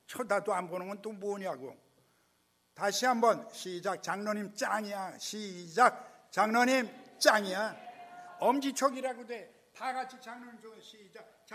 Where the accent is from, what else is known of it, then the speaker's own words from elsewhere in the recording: South Korea; 여기 한국 사람이지만 다 나도 한국 사람